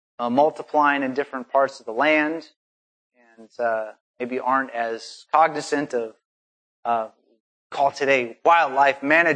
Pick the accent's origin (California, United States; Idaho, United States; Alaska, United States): Alaska, United States; And when I was growing up in Alaska, a number of my friends actually encountered that.